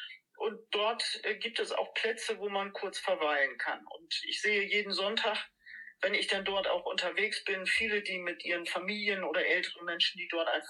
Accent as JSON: {"language": "German", "town": "Bunde", "region": "Lower Saxony", "country": "Germany", "tie": "born or raised there", "said": "Ich komme hier aus Bunde, bin geboren in Bundehee, bin 60 Jahre alt"}